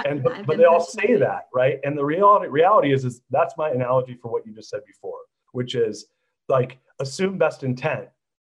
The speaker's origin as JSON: {"language": "English", "region": "California", "country": "United States", "tie": "born or raised there", "also_born_or_lived": "San Francisco", "said": "And I grew up in Orange County."}